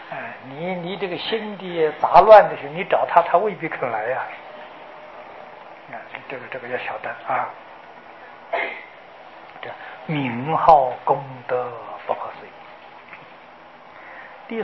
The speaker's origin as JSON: {"language": "Chinese", "country": "China", "said": "也包括金刚经啊，我们中国人常念的，也包括药师经"}